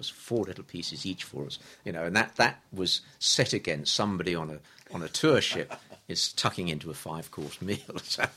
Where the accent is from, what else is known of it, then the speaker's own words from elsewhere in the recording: Tatsfield, South East England, United Kingdom; born there; I was born in Tatsfield in Kent, 7th of March 1945.